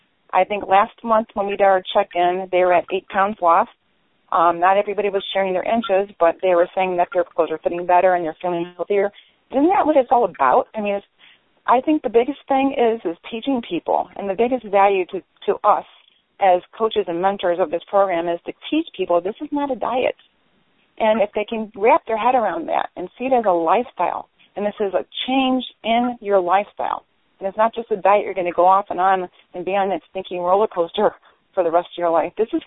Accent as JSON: {"language": "English", "town": "Cleveland", "region": "Ohio", "country": "United States", "tie": "born or raised there", "said": "the medical capital of the world, which is Cleveland, my hometown"}